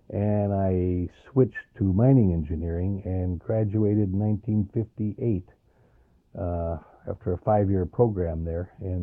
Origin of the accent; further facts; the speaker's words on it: Minnesota, United States; their business was right there in the, what we call the Iron Range, I chose to go right back to my hometown.